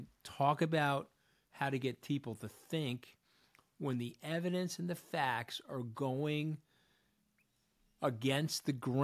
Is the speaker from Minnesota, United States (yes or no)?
no; New York, United States; And guys, I'm a New Yorker.